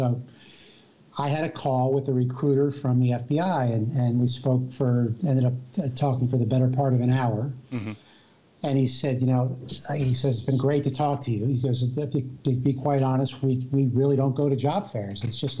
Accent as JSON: {"language": "English", "region": "New Jersey", "country": "United States", "tie": "born or raised there", "said": "And I think, my family was probably in visiting from New Jersey. I grew up in New Jersey."}